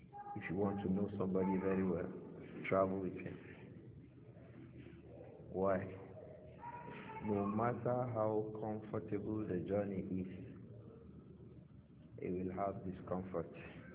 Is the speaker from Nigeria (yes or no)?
yes; Nigeria; English is a second language; For somebody who likes his honor, you begin to feel uncomfortable, especially as a Nigerian. So then you live amongst the people you never knew before.